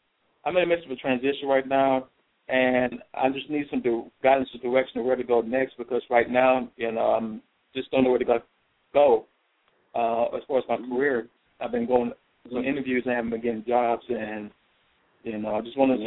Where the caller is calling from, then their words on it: Pittsburgh, Pennsylvania, United States; I'm calling from the Pittsburgh area.